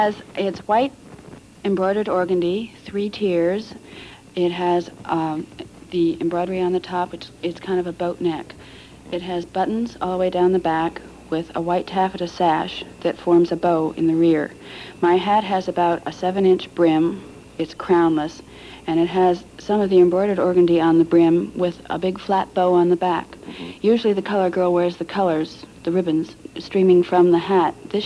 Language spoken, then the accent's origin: English; Bloomington, Illinois, United States; My hometown is Bloomington, Illinois.